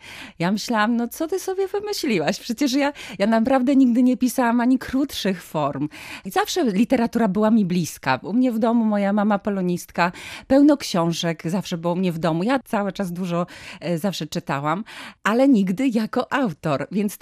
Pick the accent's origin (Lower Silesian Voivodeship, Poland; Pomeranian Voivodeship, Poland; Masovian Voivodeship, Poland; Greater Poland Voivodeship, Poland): Pomeranian Voivodeship, Poland; Malbork; zwłaszcza z początku XX wieku Malborka, miasta, w którym spędziłam dzieciństwo i młodość.